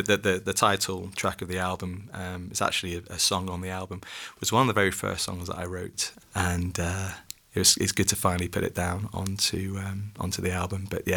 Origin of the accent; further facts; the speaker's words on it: Liverpool, North West England, United Kingdom; now in Wales; I mean, I'm from Liverpool, England. I was born and raised in that area, and then I moved to the southeast of England.